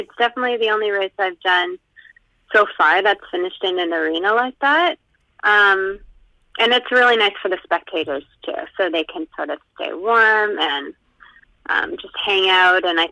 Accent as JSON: {"language": "English", "town": "Windsor", "region": "Ontario", "country": "Canada", "tie": "born or raised there", "said": "I grew up in Windsor, and you never know what you're going to get at the end of March."}